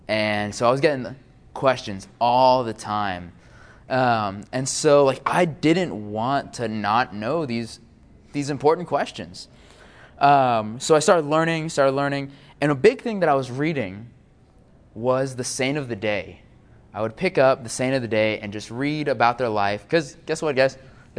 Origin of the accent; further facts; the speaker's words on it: Augusta, United States; I was born and raised in Augusta. I was cradle Catholic.